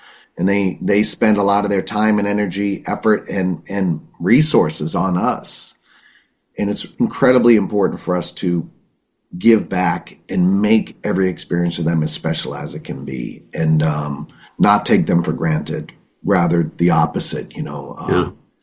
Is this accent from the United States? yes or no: yes; Boston, Massachusetts, United States; Of course, we're from Boston, but this was so funny.